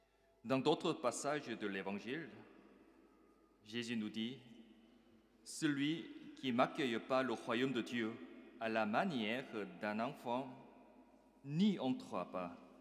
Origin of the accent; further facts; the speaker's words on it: South Korea; Et aujourd'hui, le 5 juillet, chez nous en Corée